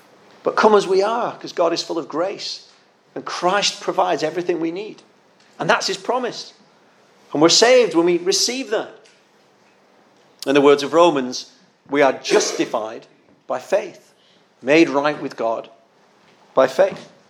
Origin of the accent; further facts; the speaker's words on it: Wigan, North West England, United Kingdom; Where I grew up in my hometown of Wigan, it was a mining town.